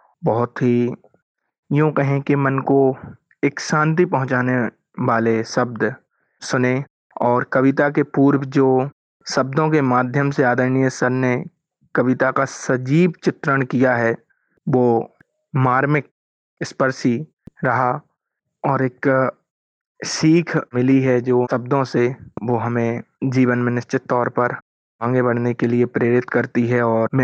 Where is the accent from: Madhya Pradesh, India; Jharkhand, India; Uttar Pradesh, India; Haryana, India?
Madhya Pradesh, India; एक दृष्टिबाधित छात्र हूँ, 12वीं कक्षा का छात्र हूँ। मैं मध्य प्रदेश के टीकमगढ़ डिस्ट्रिक्ट का रहने वाला हूँ।